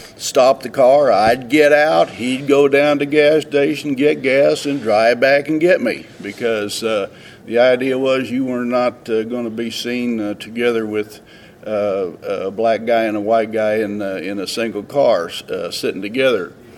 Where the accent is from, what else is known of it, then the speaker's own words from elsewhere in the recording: Emporia, Kansas, United States; I am from Emporia, Kansas.